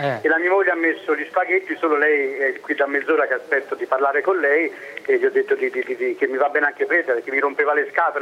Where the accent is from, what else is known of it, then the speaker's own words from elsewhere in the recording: Tuscany, Italy; poi sono toscano.